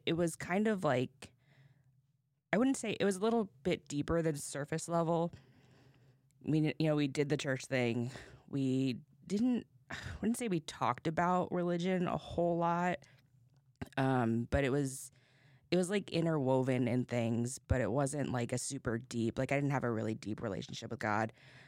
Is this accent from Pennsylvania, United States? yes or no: yes; Bloomsburg, Pennsylvania, United States; also born or lived in South Korea / Hatfield; I was adopted at 7 months old, and we lived in Hatfield. So it was like the Lansdale, people call it the Philadelphia area, but it's just like an hour away from there. We moved to Bloomsburg when I was seven. My mom grew up here, so we moved back.